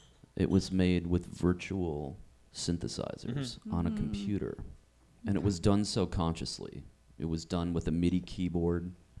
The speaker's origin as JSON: {"language": "English", "region": "Wisconsin", "country": "United States", "tie": "born or raised there", "said": "I grew up in Wisconsin."}